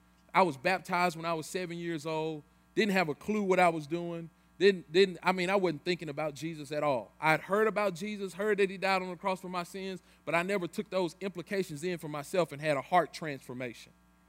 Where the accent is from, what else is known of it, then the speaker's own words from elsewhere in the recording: Memphis, Tennessee, United States; because where I'm from, I'm from Memphis. I grew up in an all-black neighborhood, all-black school, teachers black, neighborhood black, everything was black, all black.